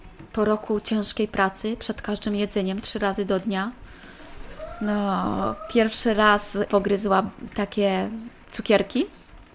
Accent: Moravian-Silesian Region, Czechia; Pochodzę ze Śląska, mam polskie szkoły, podstawowe i średnią szkołę mam także polską. Szkoły skończyłam tutaj w Czechach.

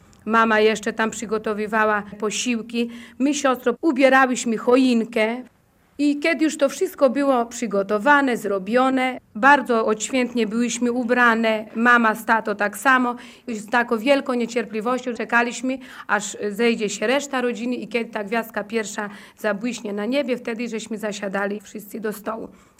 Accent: Tarnowo, Podlaskie Voivodeship, Poland; W mojej rodzinnej wsi Tarnowie, to jest koło Miastkowa, też województwo łomżyńskie, wspominam Wigilię bardzo ciepło

